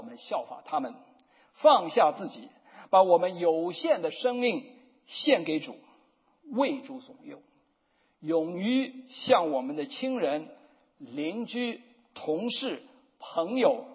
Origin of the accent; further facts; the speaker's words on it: China; born there; 因为我生在大陆，对大陆人很了解，一直在做大陆人的事工，语言我是讲国语也没有问题。